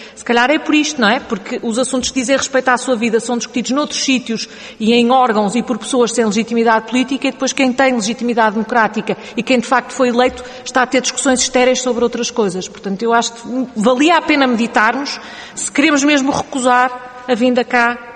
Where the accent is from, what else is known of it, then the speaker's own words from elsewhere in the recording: Portugal; nós enquanto portugueses